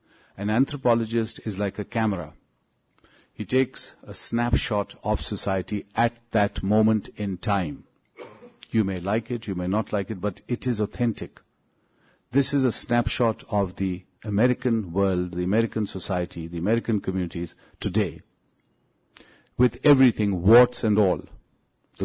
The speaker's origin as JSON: {"language": "English", "country": "Pakistan", "said": "I said, look, I'm from Pakistan. This is a luxury hotel."}